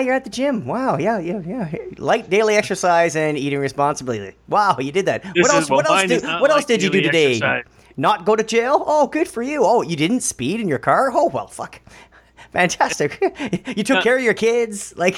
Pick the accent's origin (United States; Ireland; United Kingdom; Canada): Canada; I am Canadian.